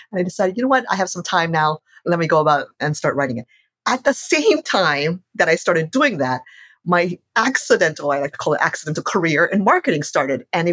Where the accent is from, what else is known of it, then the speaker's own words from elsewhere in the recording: Hawaii, United States; I moved back to my hometown of Hawaii.